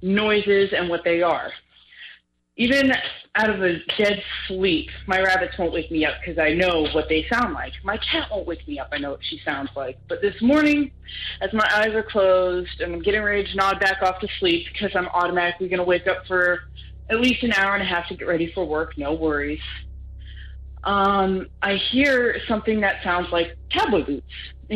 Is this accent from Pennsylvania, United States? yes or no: yes; Pennsylvania, United States; born there; I was born up in Pennsylvania. I know what cowboy boots sound like, especially on any surface. I was raised in them.